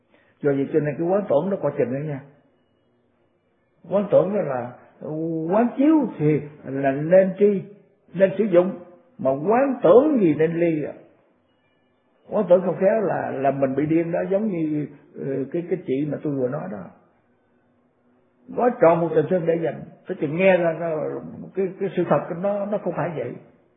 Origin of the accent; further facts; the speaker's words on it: South Vietnam, Vietnam; tôi trước kia, khi mà tôi chưa hồi nhỏ đó, tôi ở miền Nam này